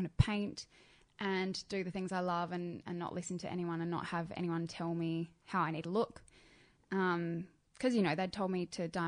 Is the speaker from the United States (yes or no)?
no; Adelaide, South Australia, Australia; Adelaide as well, because I grew up in Adelaide. It's very small and everybody talks.